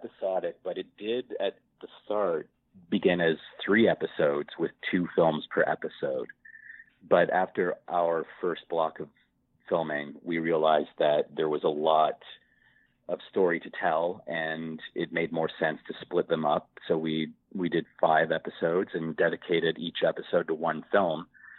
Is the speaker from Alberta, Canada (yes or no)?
no; Niagara, Ontario, Canada; where I grew up in Niagara. There was a drive-in theater and it was hit by a tornado